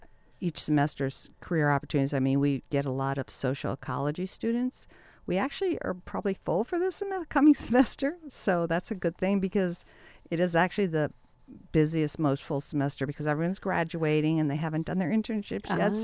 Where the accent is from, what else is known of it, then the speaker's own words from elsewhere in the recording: Potomac, Maryland, United States; moved away as an adult; now in California, United States; I was from Potomac, Maryland.